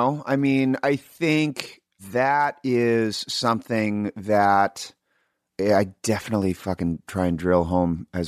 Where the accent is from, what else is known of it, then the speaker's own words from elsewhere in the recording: Sacramento, California, United States; I was pretty fortunate because growing up in Sacramento was